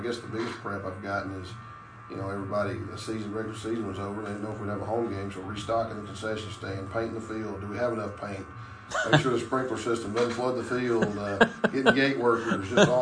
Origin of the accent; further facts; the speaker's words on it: Georgia, United States; And if we play up in Tryon, that's close to my hometown, so I think we'll get some pick up some Dade County fans on the way out of that ball game.